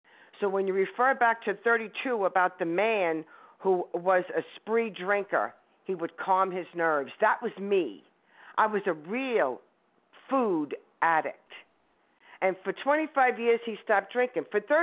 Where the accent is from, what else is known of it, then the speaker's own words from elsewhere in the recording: New York, United States; I am from Upper Westchester.